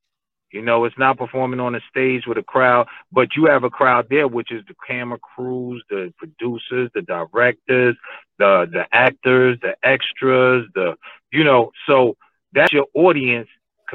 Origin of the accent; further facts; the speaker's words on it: New York, United States; I was Dominican. It was Uptown. I was from Washington Heights. I just was rolling with my Hispanic gang.